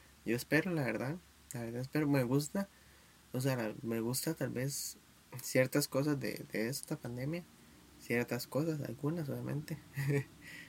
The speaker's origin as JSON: {"language": "Spanish", "country": "Costa Rica", "said": "Muy buenas vibras para todos nosotros como ticos"}